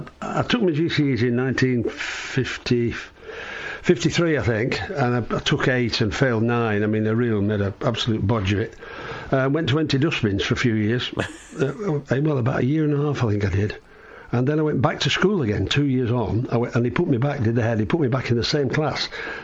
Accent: Heswall, North West England, United Kingdom; born there; But actually, I'm almost a Scouser. I'm the wrong side of the river. I was born in Heswall in Cheshire.

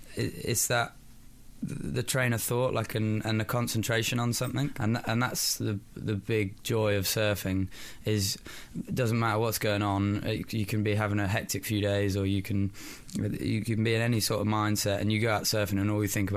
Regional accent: South West England, United Kingdom; Yeah, I mean, I'm from the southwest.

